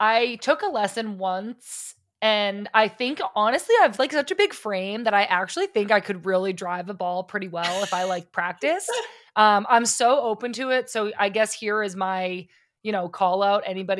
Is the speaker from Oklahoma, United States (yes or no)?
no; Hanson, Massachusetts, United States; she's from my hometown of Hanson, Massachusetts, which is a very small town.